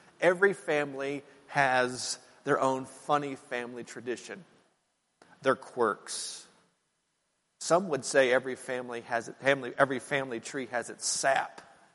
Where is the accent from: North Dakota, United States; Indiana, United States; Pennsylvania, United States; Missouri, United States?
Pennsylvania, United States; Hanover; We are from Hanover, Gettysburg area. That's where my dad grew up. A lot of my family is there.